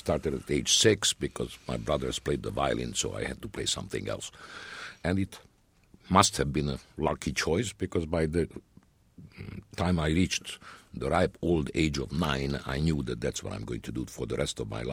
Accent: Budapest, Hungary; moved away; also born or lived in France; I grew up in Budapest, and I was eventually, when the war was over, for a short while, the principal cellist of the Budapest Opera and Philharmonic as well. And then I left for France, and I lived in France for 2 years.

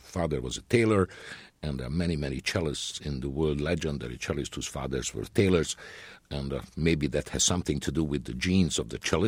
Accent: Budapest, Hungary; moved away; also born or lived in France; I grew up in Budapest, and I was eventually, when the war was over, for a short while, the principal cellist of the Budapest Opera and Philharmonic as well. And then I left for France, and I lived in France for 2 years.

